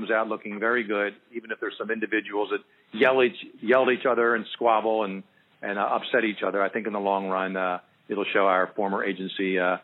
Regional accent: Philadelphia, Pennsylvania, United States; first one's kind of growing up in Philly, having my own experiences with the law, not all of it positive.

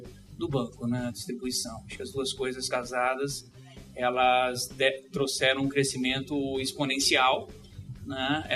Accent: São Paulo, Brazil; Ok, eu nasci em São Paulo, né? Sou paulista da Gema

